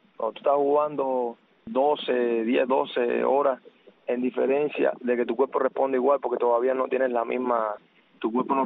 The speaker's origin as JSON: {"language": "Spanish", "country": "Cuba", "said": "Todos nosotros, que como quiera que sea, donde quiera que estamos, somos cubanos."}